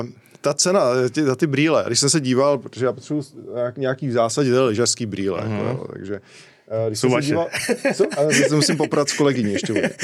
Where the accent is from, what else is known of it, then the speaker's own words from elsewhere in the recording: Rokycany, Plzeň Region, Czechia; tak já jsem jako, z Rokycan, takhle.